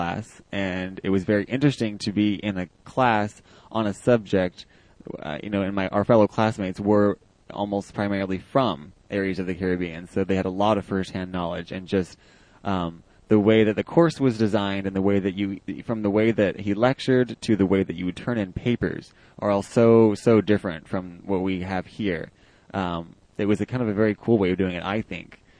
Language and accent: English; Oregon, United States; while I'm from Oregon, so I'm used to the rain and the cold, it wasn't a big deal.